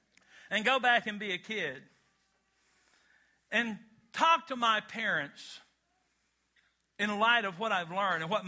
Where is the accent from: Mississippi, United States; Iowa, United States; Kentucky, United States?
Kentucky, United States; We're from Kentucky, where he didn't believe in kindergarten and preschool.